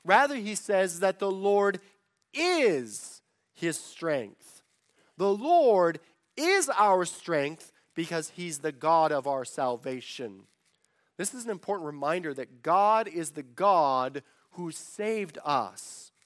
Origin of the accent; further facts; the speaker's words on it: Colorado, United States; You know, growing up in the Rocky Mountains of Colorado, I love rock climbing.